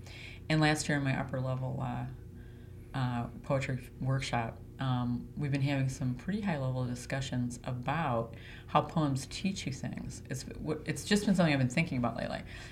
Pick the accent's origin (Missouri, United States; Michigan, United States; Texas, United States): Michigan, United States; Flint; and it's probably just because I come from Flint